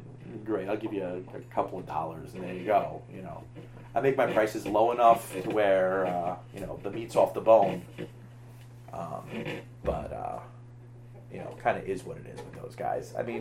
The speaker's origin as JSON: {"language": "English", "region": "New York", "country": "United States", "also_born_or_lived": "Chicago", "said": "I mean, I'm from New York. I lived in Chicago for 15 years."}